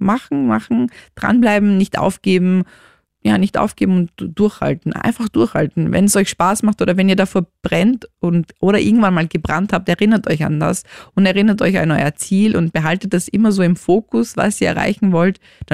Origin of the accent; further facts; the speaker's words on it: Graz, Styria, Austria; also born or lived in Romania; Also ich bin in Graz aufgewachsen und ich bin ja ursprünglich aus Rumänien